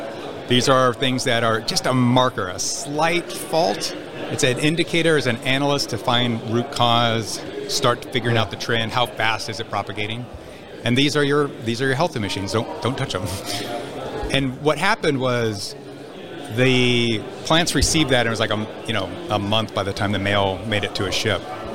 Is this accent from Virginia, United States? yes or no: no; Nebraska, United States; Growing up in Nebraska, it's four times larger than the town that I grew up in.